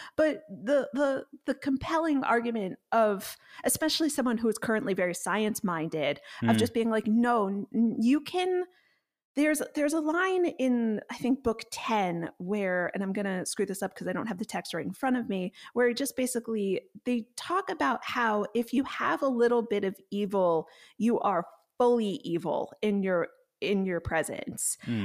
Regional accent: New England, United States; I'm from New England, so.

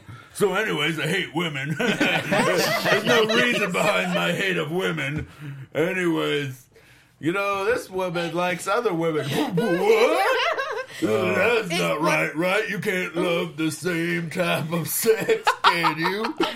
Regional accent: United Kingdom; No one will know that I am British if I talk like this.

